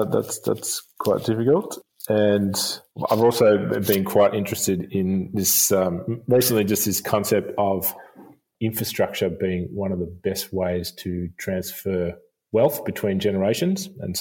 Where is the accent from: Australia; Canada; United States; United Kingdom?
Australia; Sandringham, Victoria; now in Phillip Island, Australia; I grew up in Sandringham in Bayside.